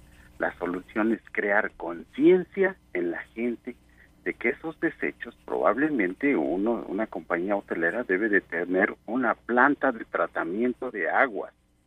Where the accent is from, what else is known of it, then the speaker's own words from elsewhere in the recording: Puebla, Mexico; yo soy originario de Puebla. Allí en Puebla tenemos una laguna, un lago.